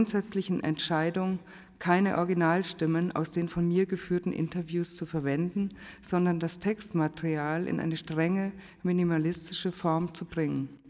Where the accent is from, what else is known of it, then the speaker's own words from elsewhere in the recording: Bavaria, Germany; ich bin ja aus Bayern, wie Sie auch hören